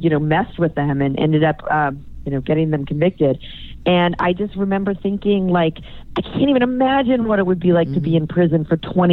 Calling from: Brooklyn, New York, United States; I'm calling you from Brooklyn, New York.

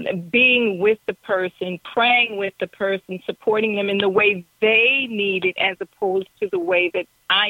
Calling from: Long Beach, California, United States; I am phoning from Long Beach, California.

